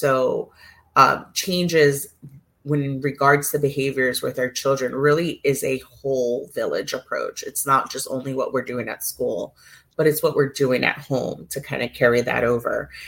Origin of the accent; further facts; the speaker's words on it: New York, United States; So I'm originally a New Yorker.